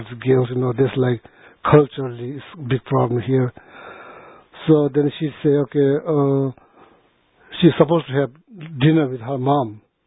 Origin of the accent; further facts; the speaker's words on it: India; now in United States; growing up in India, like born in India, like as a refugee, born in India, then grown up in India, then coming back here, living here last 15 years